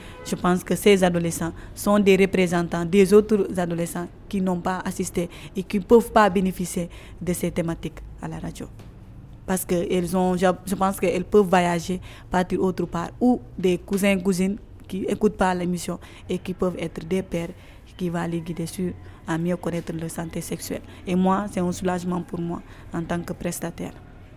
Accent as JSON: {"language": "French", "region": "Kédougou", "country": "Senegal", "tie": "born or raised there", "said": "Kédougou, c'est ma ville natale."}